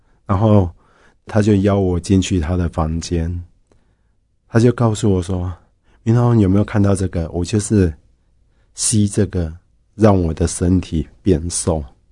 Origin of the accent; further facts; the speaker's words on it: Pingzhen, Taoyuan, Taiwan; 从小我是在桃园平镇长大，家里面是务农。